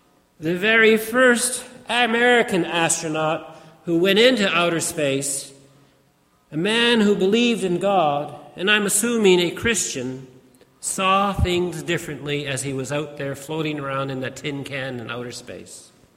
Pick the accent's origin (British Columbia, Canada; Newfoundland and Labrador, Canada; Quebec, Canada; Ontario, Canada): Ontario, Canada; Toronto; I remember as a child, growing up in Scarborough, Toronto, Ontario, we would go outside in the evening to see the first satellite cross the sky